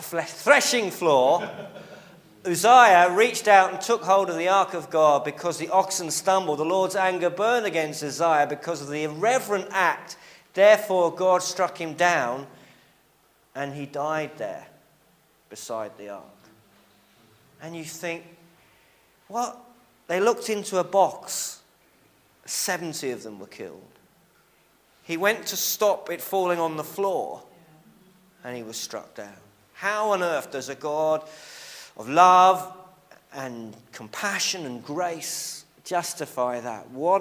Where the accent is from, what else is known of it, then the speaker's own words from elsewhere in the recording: Cambridge, East of England, United Kingdom; now in Birmingham, United Kingdom; I grew up in Cambridge, as some of you may remember, and was infected with a disease.